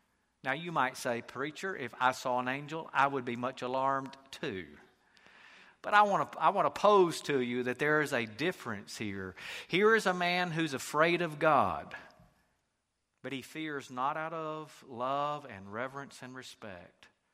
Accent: the South, United States; accent: Southern; Just like some of you that were born in the cold, cruel North can recognize that I'm a Southerner by the way I talk, okay?

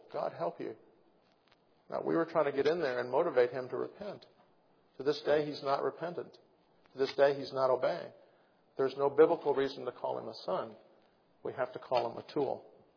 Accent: Indiana, United States; hundreds of man hours growing up in Indiana playing basketball, and I learned to use my left hand.

